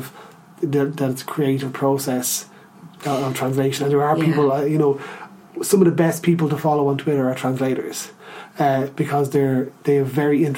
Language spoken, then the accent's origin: English; Ireland; because I'm an Irish writer, I didn't want people inadvertently setting it there.